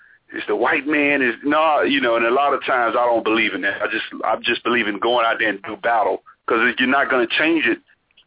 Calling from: Alabama, United States; I'm calling from Alabama.

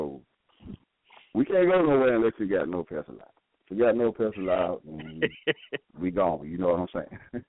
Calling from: Lynette, Alabama, United States; I'm calling from Lynette, Alabama.

